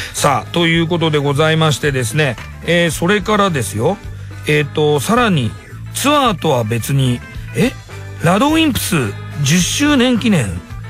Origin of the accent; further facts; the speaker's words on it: Shizuoka, Japan; 僕静岡なんですけど、はい、でも本当にあんま知らないですよ